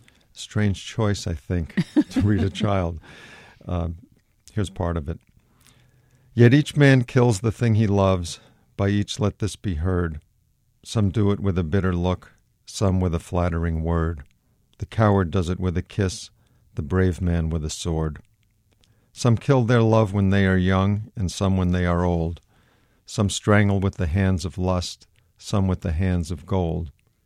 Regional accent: Queens, New York, United States; And as I mentioned in the book, I grew up in Queens, and we had to go to our church was St. Bartholomew's Church

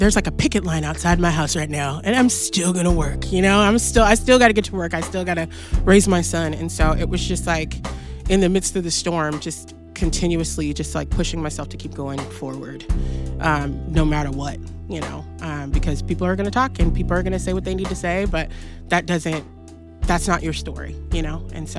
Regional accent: Pacific Northwest, United States; also born or lived in the South; I mean, I'm from the Pacific Northwest. I was born in the South, but like I grew up here, and we're a different kind of breed, you know?

